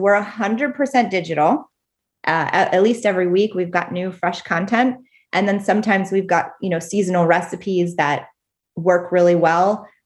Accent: Pennsylvania, United States; And I grew up in Apple Country. I grew up in Adams County, Pennsylvania.

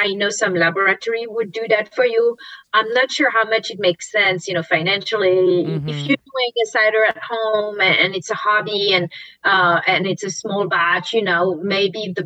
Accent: France; English is a second language; I'm not from Britain, so I know.

